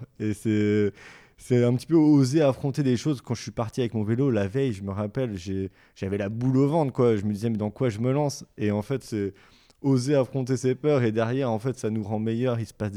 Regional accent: Drouges, Brittany, France; je suis originaire de Drouge, un petit village dans le bassin vitréen.

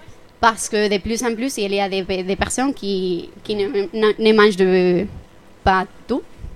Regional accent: Spain; Aussi, on vient de Bilbao, de Barcelona et de Madrid.

